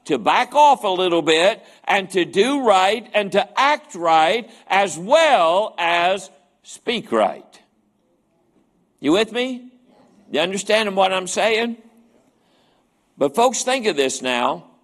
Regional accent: Cross Lanes, West Virginia, United States; We had a little girl in our community when I was growing up in Brookhaven, down in Cross Lanes where we lived when I was in elementary school.

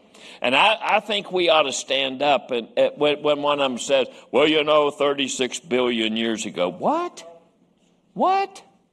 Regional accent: West Virginia, United States; even though I'm from West Virginia, I happen to know what the word beginning meant.

